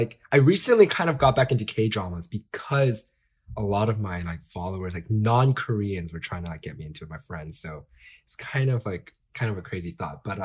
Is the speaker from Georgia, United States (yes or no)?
yes; Marietta, Georgia, United States; Fun fact, I grew up in Marietta, baby.